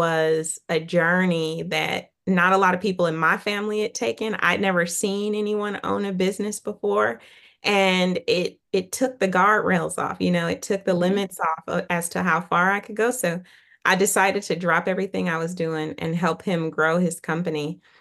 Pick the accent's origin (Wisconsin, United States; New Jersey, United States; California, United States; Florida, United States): California, United States; Oakland; I grew up in Oakland. And so my grandmother's house that we spent a lot of time in was mouse infested.